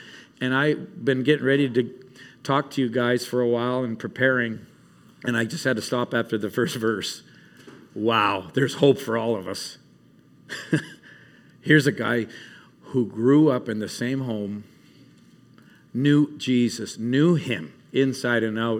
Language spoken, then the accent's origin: English; Calgary, Alberta, Canada; I grew up in Calgary, Canada.